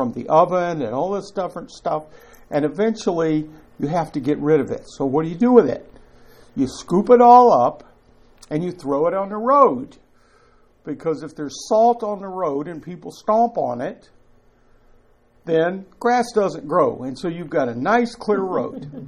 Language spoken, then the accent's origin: English; Kentucky, United States; growing up in Kentucky, I have seen hams that were packed in salt and then smoked continuously.